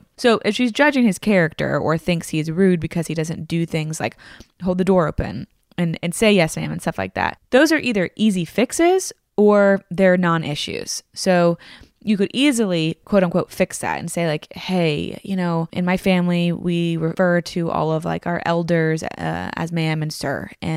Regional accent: the South, United States; So I know for me, I grew up in the South

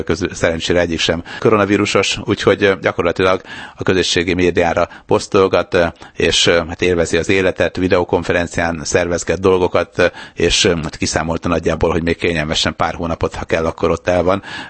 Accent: Sopron, Győr-Moson-Sopron, Hungary; Korábban mi Sopronba laktunk, én soproni vagyok, ott is születtem

